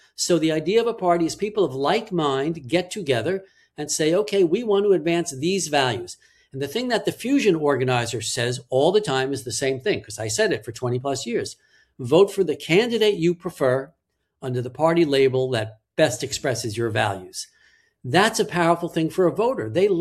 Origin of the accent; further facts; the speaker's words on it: Levittown, New York, United States; I'm from Levittown, Long Island, America's most famous suburb.